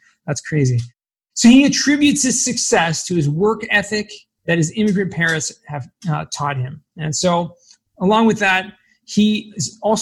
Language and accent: English; California, United States; I'm originally from Los Angeles County.